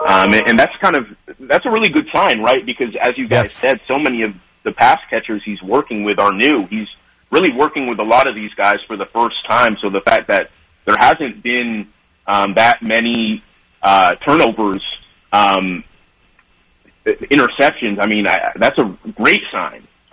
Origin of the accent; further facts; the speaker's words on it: Seattle, Washington, United States; my expectations are really high because I'm from Seattle, so.